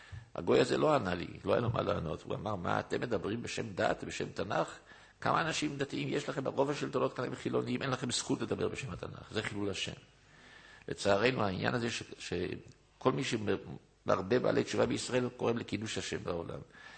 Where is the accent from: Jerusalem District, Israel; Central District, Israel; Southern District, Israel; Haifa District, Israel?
Jerusalem District, Israel; Jerusalem; כשהייתי נער בירושלים, אני יליד ירושלים.